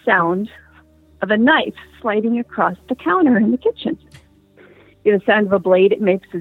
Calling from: Washington, United States; also born or lived in New Mexico; from Washington State.

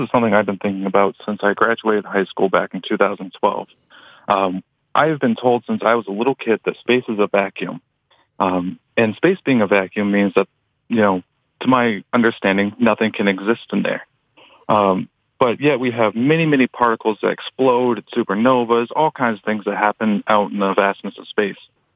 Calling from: Bangor, Maine, United States; I'm calling from Bangor, Maine.

